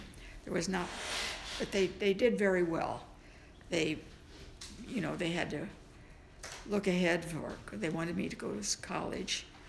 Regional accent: Effingham, Illinois, United States; Well, I always lived in Effingham. My father didn't want to move. He had a good job there. And he just wanted to stay where he was and so forth. And it was a nice little town

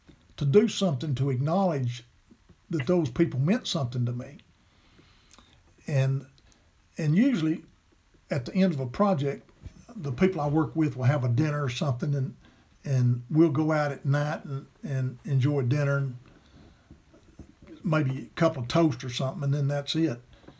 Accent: Alabama, United States; of course it's Alabama. And then every question and answer was Alabama. Because everybody knows that's where I'm from because of my accent.

